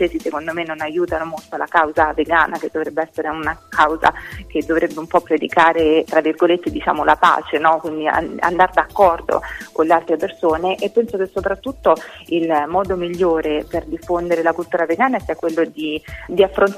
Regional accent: Marche, Italy; Io sono marchigiana.

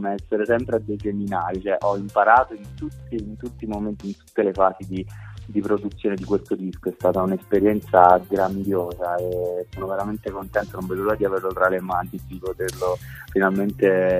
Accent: San Nicola la Strada, Campania, Italy; now in Rome, Italy; io vivo a Roma, però in realtà sono casertano, diciamo, vengo da un paese vicino a Caserta che si chiama San Nicola la Strada e sono di lì. Ho vissuto lì gran parte della mia vita, da qualche anno invece vivo a Roma

